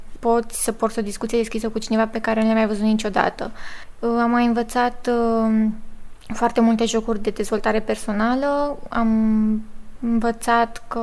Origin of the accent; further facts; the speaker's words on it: Bucharest, Romania; Sunt din București